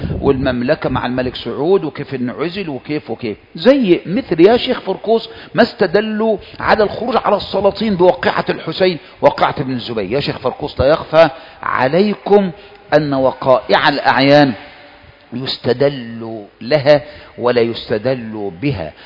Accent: Egypt; عندنا في مصر

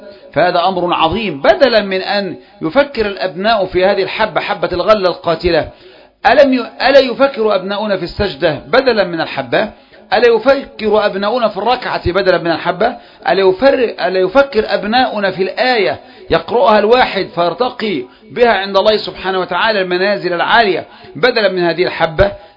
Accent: Egypt; عندنا في مصر

